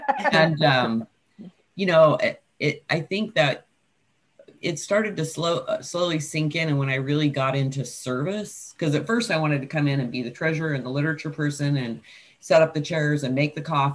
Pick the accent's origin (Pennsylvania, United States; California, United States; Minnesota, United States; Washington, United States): Washington, United States; Hi. Thanks for asking. … from Washington State.